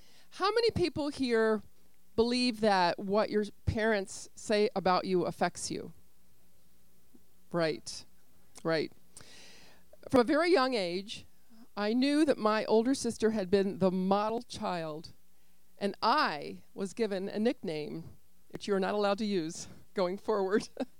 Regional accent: Richmond, Virginia, United States; I grew up in Richmond, Virginia. Both of my parents were Jewish. They were holiday Jews.

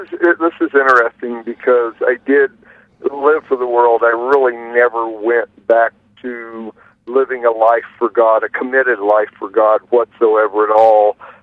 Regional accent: Parsons, Kansas, United States; in my hometown of Parsons, Kansas, southeast Kansas.

